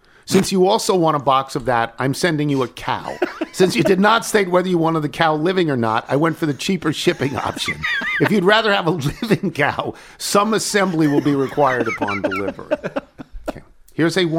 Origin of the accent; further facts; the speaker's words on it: Philadelphia, Pennsylvania, United States; from Philadelphia.